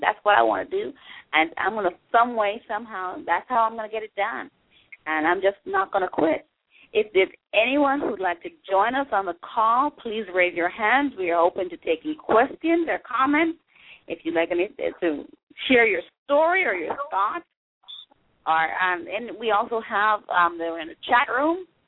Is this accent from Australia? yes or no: no; Jamaica; I grew up in Jamaica, and every time my mom would come in, we'd go with her to the airport